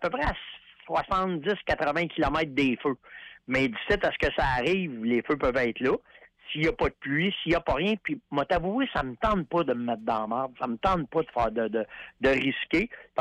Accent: Canada; tu le vois bien par mon accent, là, j'ai pas un accent presque américain, là. Puis il disait, where are you from? Tu sais, ben, je viens du Canada

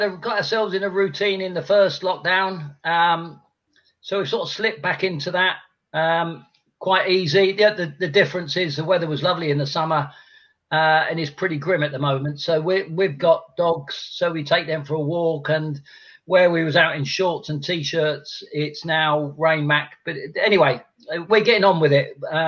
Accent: London, United Kingdom; We lived literally a stone's throw from Upton Park.

